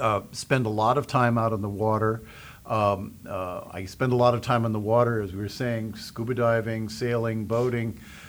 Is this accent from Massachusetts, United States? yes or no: yes; Marion, Massachusetts, United States; I grew up here in Marion, just down the bay, little further commute.